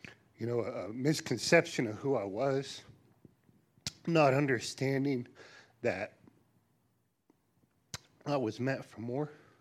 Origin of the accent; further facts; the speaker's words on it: Oklahoma, United States; I'm from Oklahoma as well.